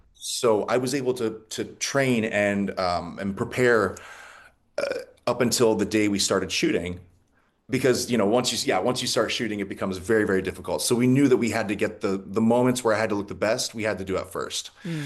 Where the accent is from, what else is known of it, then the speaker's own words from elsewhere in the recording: Ohio, United States; I'm from Tuscarawas County, and it is the most beautiful place.